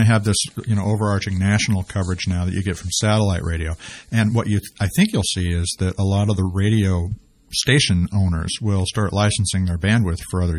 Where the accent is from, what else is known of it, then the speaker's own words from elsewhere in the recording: Louisiana, United States; I'm from Louisiana, man.